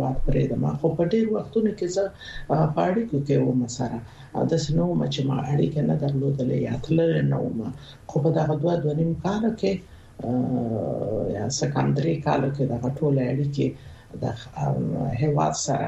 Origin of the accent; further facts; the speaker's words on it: Besud, Nangarhar, Afghanistan; born there; زه په ننګرهار کې زیږیدلی یم، د بیسودو په کلي کې زیږیدلی یم چې د ننګرهار ته نږدې د بیسود د پله تر څنګ یوه سیمه ده، او د جمالی کلی کې زه زیږیدلی.